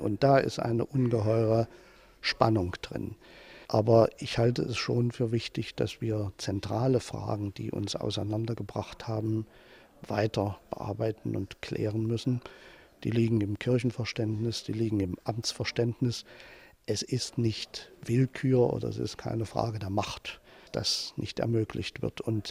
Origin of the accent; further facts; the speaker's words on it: East Germany, Germany; Ich komme ja nun aus Ostdeutschland, wo über 80% inzwischen keiner Kirche mehr angehören.